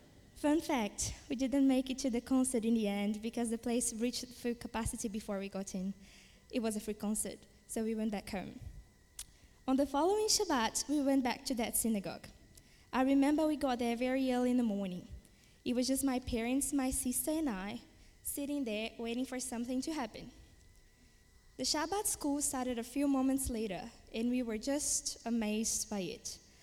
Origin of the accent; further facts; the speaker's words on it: Brazil; I'm from Brazil. Although I have Jewish background, I was raised as a Christian until my early teenage years